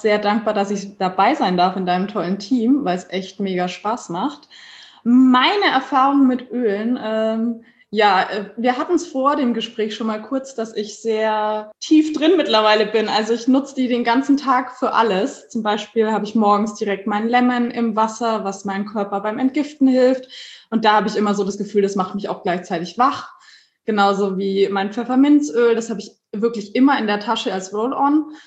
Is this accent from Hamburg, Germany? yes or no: no; Bavaria, Germany; now in Berlin, Germany; ich bin 32, bin aktuell in Berlin. Also aktuell heißt schon seit 7 Jahren fast. Das ist meine Wahlheimat, weil eigentlich bin ich aus Bayern.